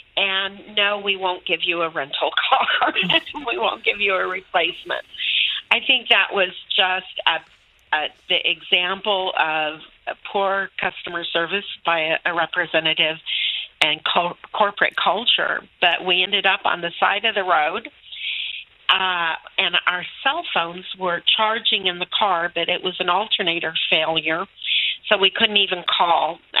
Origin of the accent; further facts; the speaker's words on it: New Brunswick, Canada; we came over from New Brunswick.